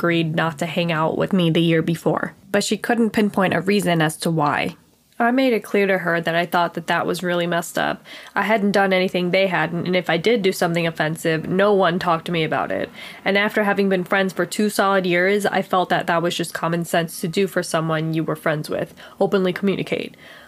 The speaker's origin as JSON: {"language": "English", "town": "Edison", "region": "New Jersey", "country": "United States", "said": "I'm from Edison, New Jersey, and I'm 25 years old."}